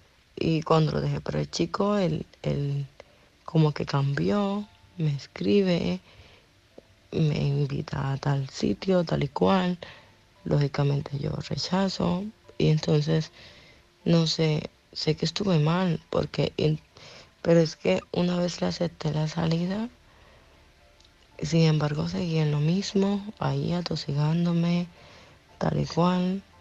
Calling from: Zaragoza, Aragon, Spain; soy de Zaragoza

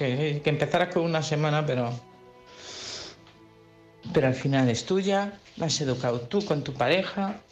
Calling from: Madrid, Community of Madrid, Spain; de Madrid.

